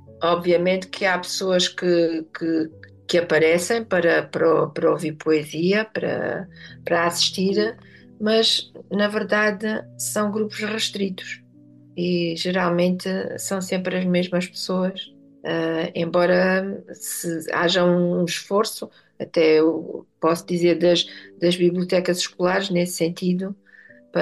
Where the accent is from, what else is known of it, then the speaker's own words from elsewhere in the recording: Alentejo, Portugal; Sou alentejana, mas sou uma alentejana.